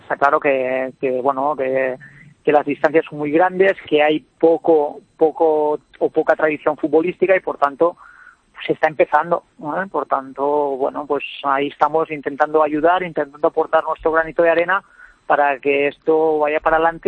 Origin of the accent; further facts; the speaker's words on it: Sitges, Catalonia, Spain; now in Astana, Kazakhstan; Yo soy de Sitges, al lado de Barcelona.